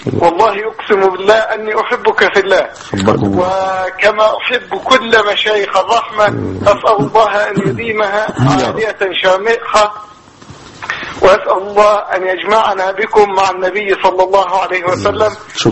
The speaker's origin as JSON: {"language": "Arabic", "country": "Egypt", "moved": "yes", "said": "ونحن في الغربة. أنا مصري"}